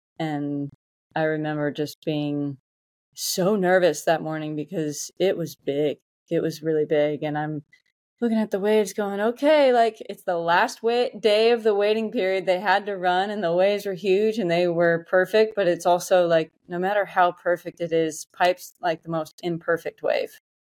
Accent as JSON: {"language": "English", "town": "Orlando", "region": "Florida", "country": "United States", "tie": "born or raised there", "said": "I grew up in Orlando, Florida, which is in the middle of the state."}